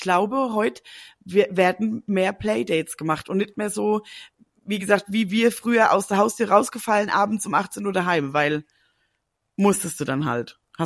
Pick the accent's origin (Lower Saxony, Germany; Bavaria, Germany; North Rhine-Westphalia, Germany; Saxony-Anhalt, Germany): Bavaria, Germany; Mömlingen; Das ist schon doppelt so groß, glaube ich, wie mein Heimatdorf, wo ich aufgewachsen bin, ne?